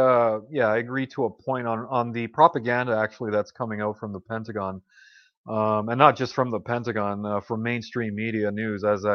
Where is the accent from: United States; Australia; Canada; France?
Canada; Hey, look, you know, as a Canadian citizen, I think even Euro, I'm not sure, but I'm allowed to stay there 6 months out of a calendar year